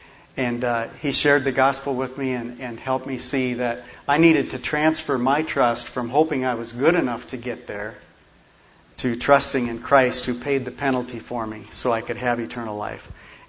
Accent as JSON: {"language": "English", "region": "Minnesota", "country": "United States", "tie": "born or raised there", "said": "I grew up in South Central Minnesota in a small town, and I believed in God growing up."}